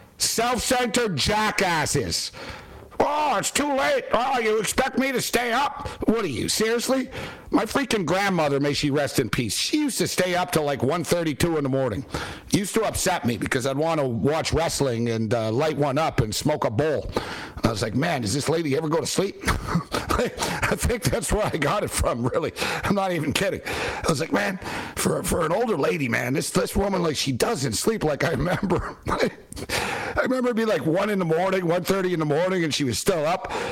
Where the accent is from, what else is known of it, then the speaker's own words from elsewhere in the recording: East Coast, United States; I've lived on the East Coast. I lived on the East Coast, like, for, you know, a long time. I'm originally from the East Coast.